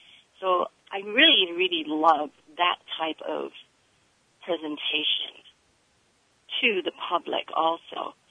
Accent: Makaha, Hawaii, United States; I loved, and growing up in Makaha in the 50s was just fabulous.

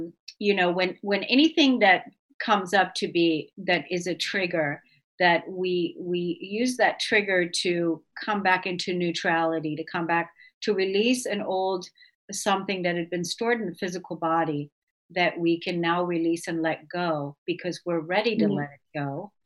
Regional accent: Germany; moved away; I'm from Europe, so I know, I was born and raised in Germany

